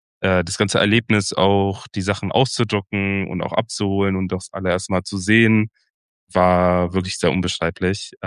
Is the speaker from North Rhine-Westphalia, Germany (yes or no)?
no; Hanover, Lower Saxony, Germany; Ich bin ja aufgewachsen in Hannover und wenn man Hannover-Berlin vergleicht, ist natürlich zwei verschiedene Welten, obwohl Hannover auch eine Landeshauptstadt ist. Im Vergleich zu Berlin immer noch klein, ich würde nicht sagen dörflich, aber schon Kleinstädter-Vibes, könnte man vielleicht sagen.